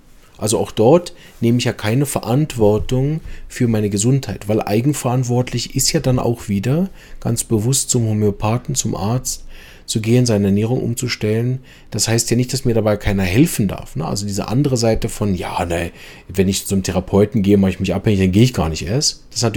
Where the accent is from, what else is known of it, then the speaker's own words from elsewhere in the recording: Switzerland; Bei uns in der Schweiz ist es so streng, da dürfen die Pharmafirma gar nicht direkt überhaupt irgendwas zu den Kunden, Endkunden sagen.